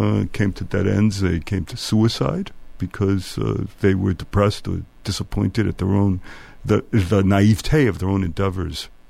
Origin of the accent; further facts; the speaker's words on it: United States; I grew up in America, a typical Jew in the middle of the 20th century